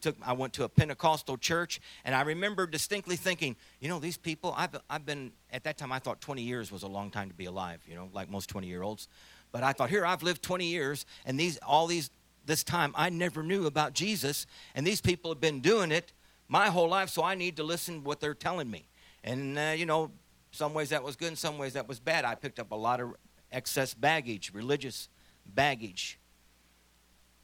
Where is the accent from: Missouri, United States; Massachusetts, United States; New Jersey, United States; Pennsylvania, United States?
Missouri, United States; St. Louis; Well, people ask me, where are you from? What country are you from? And I say, I'm from St. Louis. No, you can't be from St. Louis. You speak Spanish too good.